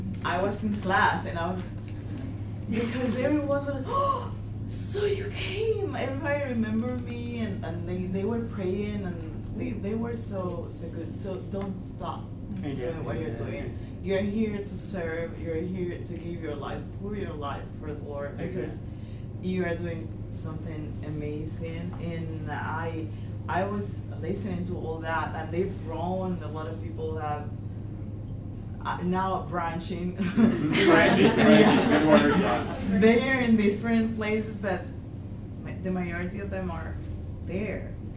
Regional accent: Venezuela; I am from Venezuela, and I was here in 2016

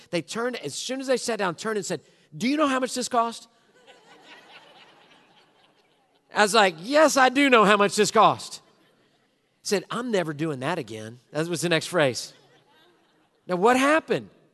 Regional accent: Houston, Texas, United States; I'm born and raised in Houston.

